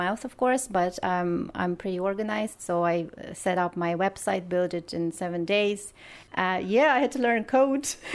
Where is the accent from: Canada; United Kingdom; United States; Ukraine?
Ukraine; Bucha, Kyiv Oblast; English is a second language; moved away as an adult; now in Cork, Ireland; I was born in Bucha, and I lived there until I got into university, and then I stayed in Kiev, and then I moved.